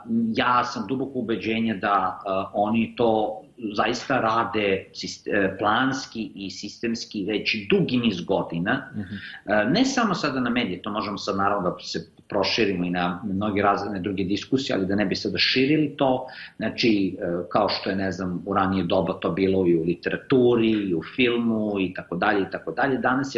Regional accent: Belgrade, Serbia; Srbija, odakle ja dolazim iz Beograda

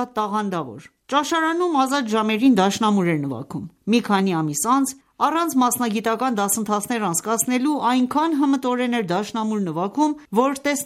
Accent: Peria, Isfahan, Iran; also born or lived in Tehran; Բոլորս ծնվել ենք Սպահանի Փերիա գավառում, ապրել ենք այնտեղ։ Հեղափոխությունից մի քանի տարի առաջ Թեհրան ենք եկել։

